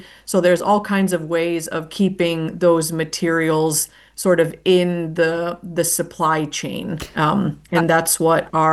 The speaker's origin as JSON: {"language": "English", "town": "Buffalo", "region": "New York", "country": "United States", "tie": "born or raised there", "said": "I grew up in Buffalo, New York originally"}